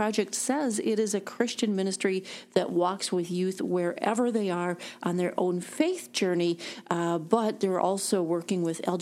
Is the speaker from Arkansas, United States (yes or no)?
no; Minnesota, United States; There's one in my home state of Minnesota called Bay Lake Camp.